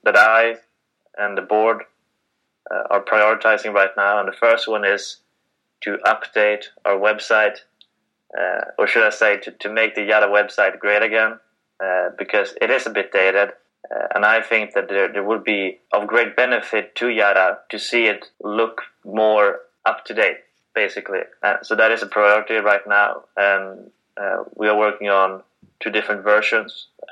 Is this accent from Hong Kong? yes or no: no; Sweden; I'm from Sweden. I live in a city called Linköping, which is approximately 2 hours from Stockholm, which is our capital city.